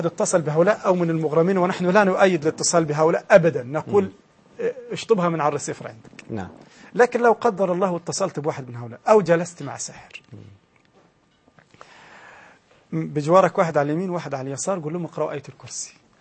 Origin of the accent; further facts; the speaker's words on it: Egypt; وعندنا في مصر في شيء يحدث في مصر